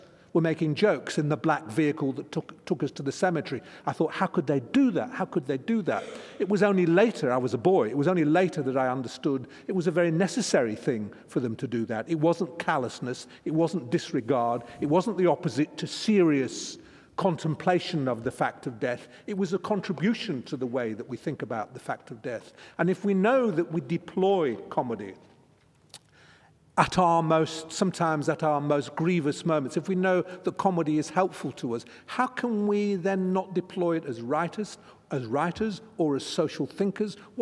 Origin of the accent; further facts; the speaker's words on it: England, United Kingdom; I have an advantage in being an English and a Jewish writer, and I don't know which comes first. I think the English comes first.